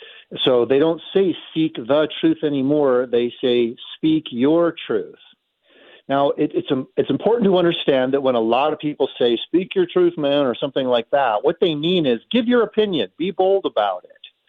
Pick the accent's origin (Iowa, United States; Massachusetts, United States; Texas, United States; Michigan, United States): Michigan, United States; Detroit; also born or lived in Oklahoma / Kansas; Well, Susie, I grew up in Detroit, Michigan. It was a very rough place to grow up.